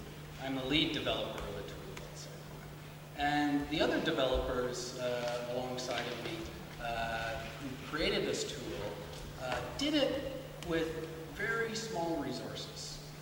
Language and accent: English; Canada; I'm a Canadian.